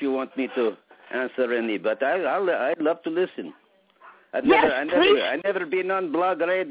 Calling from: Modesto, California, United States; Well, not farther south, but in the Central Valley town of Modesto.

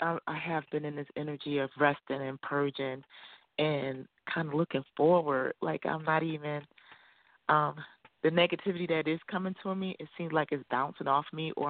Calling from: Arizona, United States; I'm calling from Arizona.

